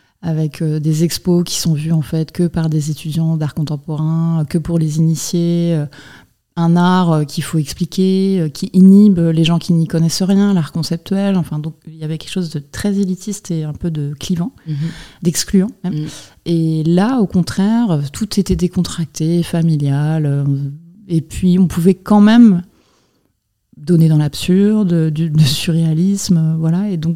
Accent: Rennes, Brittany, France; Moi, je viens de Rennes, donc pour avoir une adresse de quelqu'un à qui envoyer un CV, déjà, c'est compliqué.

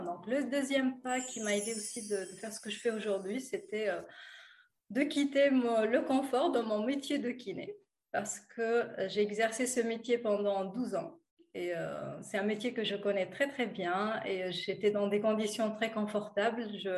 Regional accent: Tunisia; moved away as an adult; c'était de quitter mon pays d'origine qui est la Tunisie. Donc, j'ai fait ça à l'âge de 25 ans.

